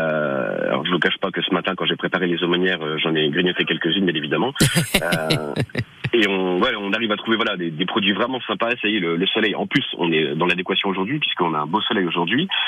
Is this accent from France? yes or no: yes; Bourgogne-Franche-Comté, France; je suis originaire de Bourgogne, un petit village viticole en Bourgogne, où on a un petit bout de terrain où mes parents ont des vignes, et le lieu s'appelle le Tout du Cru.